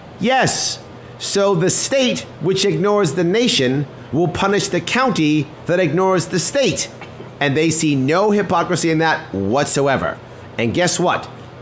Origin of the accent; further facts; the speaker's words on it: North Great River, New York, United States; also born or lived in Manhattan / South Bronx; As a teenager, though, I grew up outside of Central Islip. I went to Central Islip High School. I grew up in a smaller place called North Great River